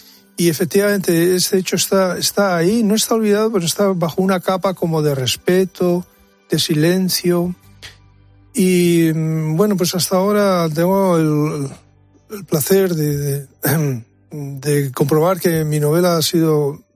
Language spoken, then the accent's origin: Spanish; Ortuella, Basque Country, Spain; now in Germany; la circunstancia de que esta ocurriera en mi tierra natal pues ya de alguna manera me la hizo un poco más cercana. Y ocurre que durante más de 20 años yo fui maestro en la República Federal de Alemania